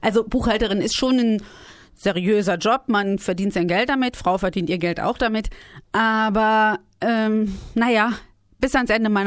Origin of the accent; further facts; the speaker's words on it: Brandenburg, Germany; Nein, ich bin in Königs Wusterhausen geboren, weil da das Kreiskrankenhaus stand. Das ist ja dann so, das ist mein Geburtsort. Aber aufgewachsen bin ich in einem ganz kleinen Dorf in der Nähe von Brandenburg, von Königs Wusterhausen.